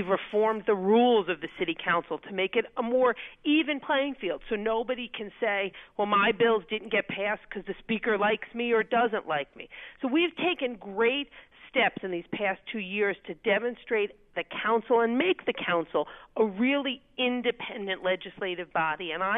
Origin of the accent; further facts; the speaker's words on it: New York, United States; You know, I'm loud. I'm from New York.